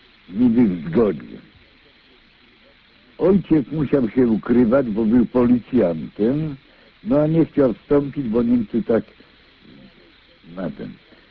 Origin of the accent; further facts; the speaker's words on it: Warsaw, Masovian Voivodeship, Poland; rodowity warszawiak. Chciałem się podzielić wiadomością przede wszystkim, że przeżyłem akurat, że przeżyłem okupację w Warszawie.